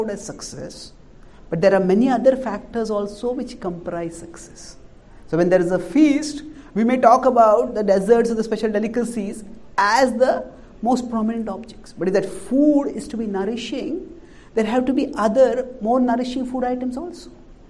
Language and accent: English; India; And I come from India where cricket is a very popular game.